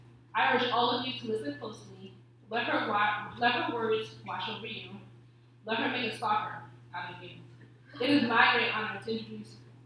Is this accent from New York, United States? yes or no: yes; New York, United States; Growing up in the New York metro area, I've had the opportunity to meet lots of artists, writers, and celebrities.